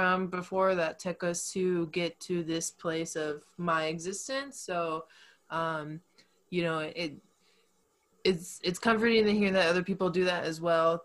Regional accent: Texas, United States; now in Colorado, United States; like I grew up in Texas and moved to Colorado.

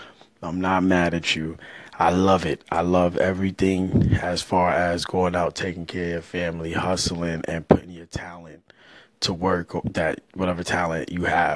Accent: New York City, New York, United States; I grew up in Harlem. I'm from Harlem.

